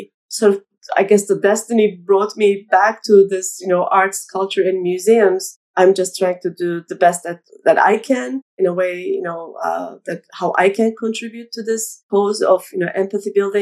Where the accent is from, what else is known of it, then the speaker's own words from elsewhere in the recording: Turkey; I grew up in Turkey